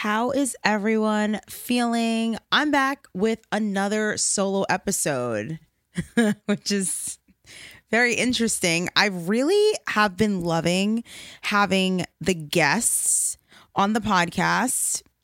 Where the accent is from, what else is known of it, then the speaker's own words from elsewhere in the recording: Long Island, New York, United States; Long Island. I am so thrilled, so grateful that I was able to be honored for something like this in my hometown.